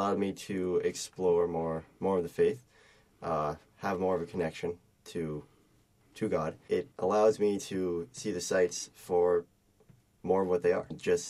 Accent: Manchester, New Hampshire, United States; I am from Manchester, New Hampshire. I'm a pilgrim coming to Rome for the first time.

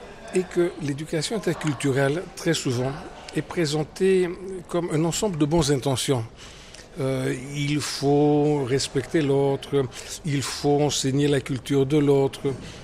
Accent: France; nous, en tant que Français.

